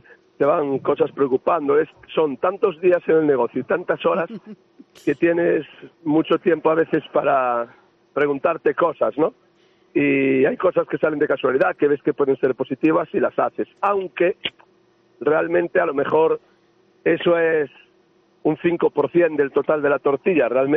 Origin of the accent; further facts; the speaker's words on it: Galicia, Spain; ya voy para allá, para Galicia, a disfrutar de mi tierra